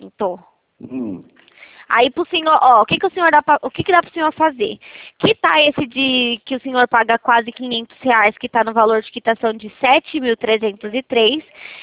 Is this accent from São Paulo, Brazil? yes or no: yes; Itatiba, São Paulo, Brazil; Eu sou de Itatiba.